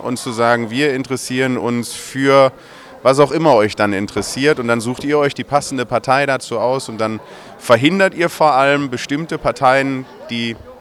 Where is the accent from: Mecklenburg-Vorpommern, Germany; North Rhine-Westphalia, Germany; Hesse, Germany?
North Rhine-Westphalia, Germany; Gelsenkirchen; Ich bin in Gelsenkirchen geboren und aufgewachsen. Ich bin 42 Jahre alt